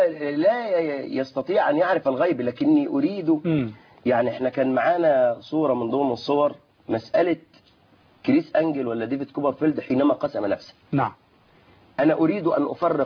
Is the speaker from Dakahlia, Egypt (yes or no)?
no; Sharqia Governorate, Egypt; أنا من الشرقية خدت بالك